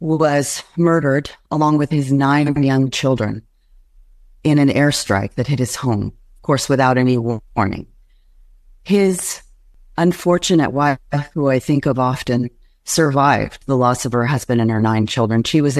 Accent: Gaza, Gaza Strip, Palestine; now in United States; my two daughters, they're Palestinian, we're from Gaza, but they were born in Houston, Texas.

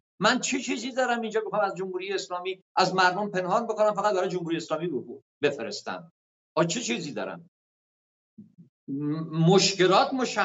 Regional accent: Khuzestan, Iran; ما لور خوزستانی هستیم

